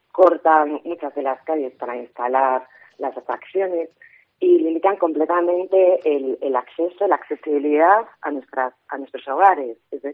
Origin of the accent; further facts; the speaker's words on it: Vigo, Galicia, Spain; Yo soy viguesa, tengo 49 años y llevo viviendo 49 años en el centro de Vigo.